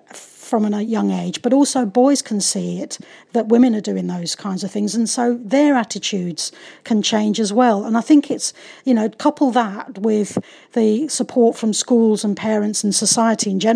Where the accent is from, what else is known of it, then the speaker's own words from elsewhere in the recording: London, United Kingdom; I'm from London.